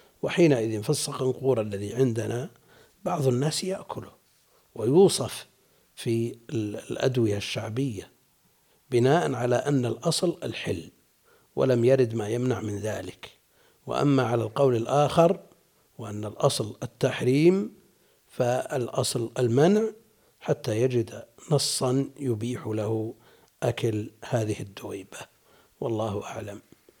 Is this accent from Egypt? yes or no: no; Najd, Saudi Arabia